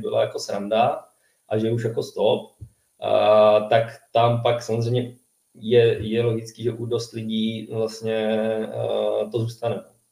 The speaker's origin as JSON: {"language": "Czech", "town": "Brno", "region": "South Moravian Region", "country": "Czechia", "tie": "born or raised there", "said": "U nás v Brně to tak prostě nějak se tam jako motalo."}